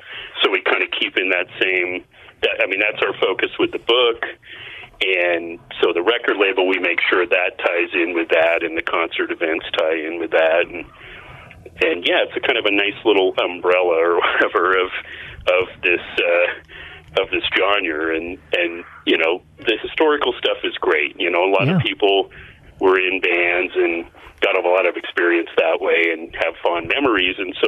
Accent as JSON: {"language": "English", "town": "Portland", "region": "Oregon", "country": "United States", "tie": "born or raised there", "said": "You know, I grew up in Portland. My parents are from Seattle"}